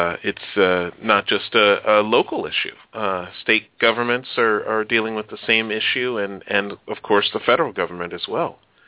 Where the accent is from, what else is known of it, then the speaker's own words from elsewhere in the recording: Chicago, Illinois, United States; I'm from Chicago, and whenever I hear unions and politics, it reminds me of my hometown.